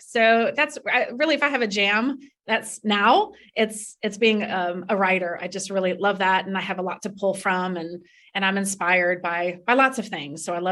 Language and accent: English; Florida, United States; born there; moved away as an adult; now in New York City, United States; I was born in North Florida, about a half an hour away from the Georgia border, and moved to New York City when I was 23 years old, have been there ever since.